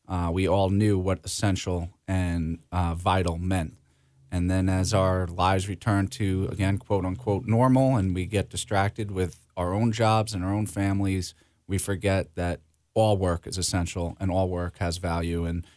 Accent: Sayville, New York, United States; now in Patchogue, United States; As you mentioned, growing up in Sayville

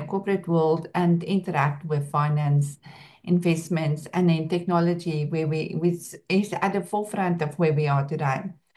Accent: South Africa; Born and bred in South Africa and a true entrepreneur

